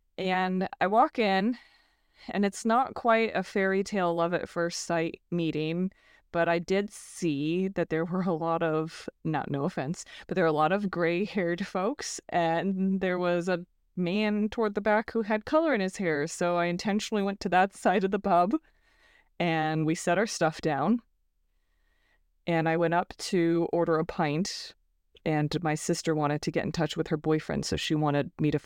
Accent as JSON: {"language": "English", "region": "California", "country": "United States", "said": "I'm from California, and I'm a writer."}